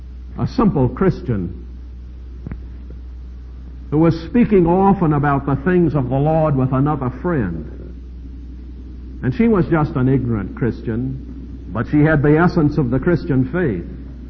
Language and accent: English; Charleston, South Carolina, United States; I am from Charleston, South Carolina. Next to Dallas, that's about the finest place in the United States. And Charleston is a very unusual city.